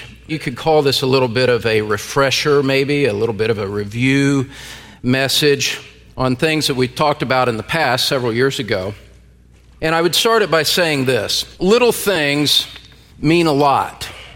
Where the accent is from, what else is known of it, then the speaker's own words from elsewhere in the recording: Indiana, United States; I was invited to teach at a conference on prayer back in my home state of Indiana.